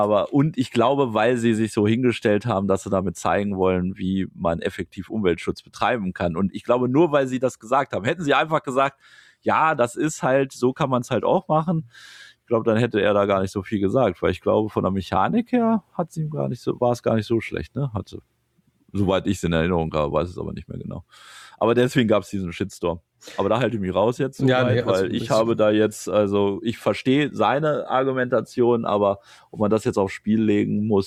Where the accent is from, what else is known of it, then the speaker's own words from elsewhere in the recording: Germany; Aber ich komme ja hier aus dem Wald, aus der Eifel, Naturschutzgebiet und Co.